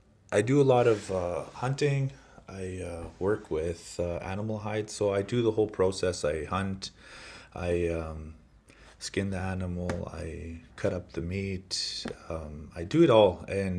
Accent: Saddle Lake, Alberta, Canada; now in Edmonton, Canada; I come from Saddle Lake, Alberta. I currently live in Edmonton, Alberta.

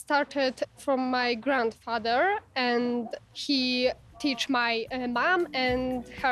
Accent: Krakow, Lesser Poland, Poland; I'm from Poland, from Krakow.

